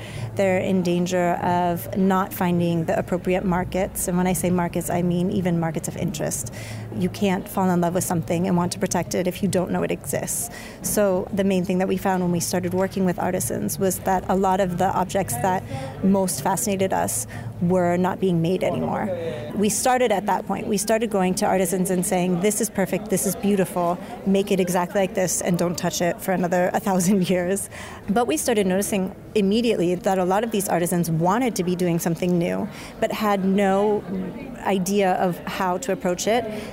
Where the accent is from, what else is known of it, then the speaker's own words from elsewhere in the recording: San Diego, California, United States; moved away as an adult; also born or lived in New York, United States / Milan, Italy; now in Sardinia, Italy; I'm come from San Diego originally. I lived in New York for many years, then Milan, then Sardinia.